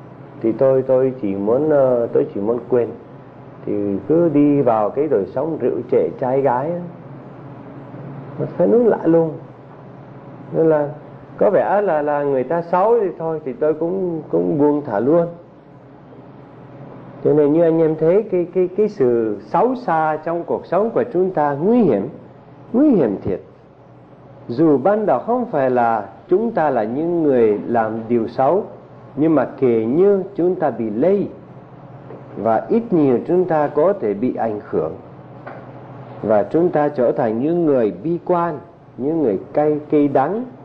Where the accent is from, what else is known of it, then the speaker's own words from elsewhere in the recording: Northern Vietnam, Vietnam; Ở quê tôi ở miền Bắc bây giờ có cái phong trào khủng bố rất là mạnh